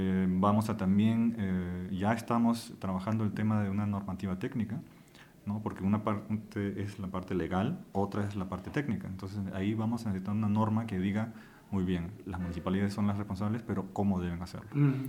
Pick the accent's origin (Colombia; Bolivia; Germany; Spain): Germany; Spanish is a second language; now in Costa Rica; De Alemania.